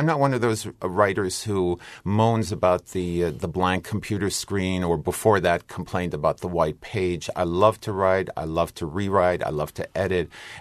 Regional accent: New York City, New York, United States; I grew up in New York City.

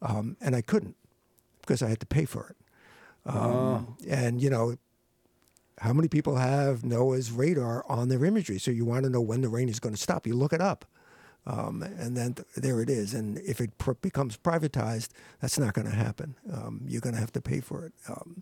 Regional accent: New York, United States; you didn't know I was from Long Island.

